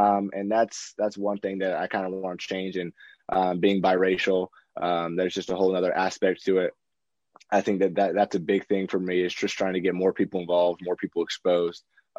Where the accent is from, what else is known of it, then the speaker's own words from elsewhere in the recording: Carmel, Indiana, United States; I grew up in Carmel, Indiana, right near Indianapolis. I've been there since 2004.